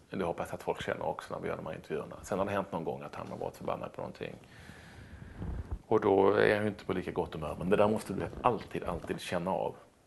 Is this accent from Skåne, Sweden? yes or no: yes; Malmö, Skåne, Sweden; jag är uppväxt på Lindängen i Malmö. Det är väl någonstans Rosengård light, kanske till och med ännu mer värre än så.